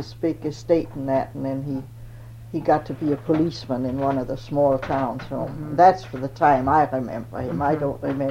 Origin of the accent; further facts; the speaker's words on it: Fredericia, Southern Denmark, Denmark; born there; English is a second language; I was born in Fredericia, Denmark.